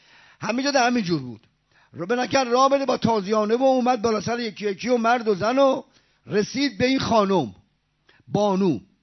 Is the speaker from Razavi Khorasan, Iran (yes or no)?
no; Isfahan, Iran; من بچه قومم، من بچه اصفهانم ولی 50 سال بچه حوزم